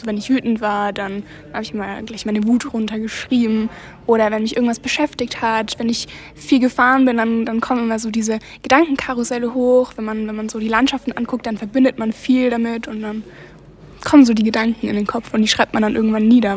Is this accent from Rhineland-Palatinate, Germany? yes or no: no; Georgensgmünd, Bavaria, Germany; now in Bamberg, Germany; Und ich komme aus Georgsmünd, beziehungsweise ich wohne jetzt gerade in Bamberg